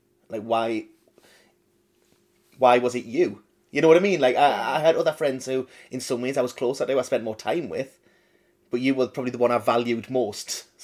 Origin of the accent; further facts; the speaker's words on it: Jarrow, North East England, United Kingdom; I'm a man of 42. I'm sort of invisible to the people who are looking for fights, almost. But it is certainly where I'm from. We're from Jarrow in South Tyneside.